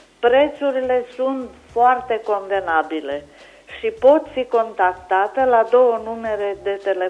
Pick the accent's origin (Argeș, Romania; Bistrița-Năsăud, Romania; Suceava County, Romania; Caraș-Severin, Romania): Caraș-Severin, Romania; Anina; sunt din Anina și vreau să mai încerc cu anunțurile mele